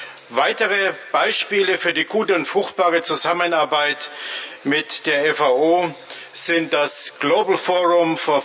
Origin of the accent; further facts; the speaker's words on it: Germany; in meinem Heimatland, in Deutschland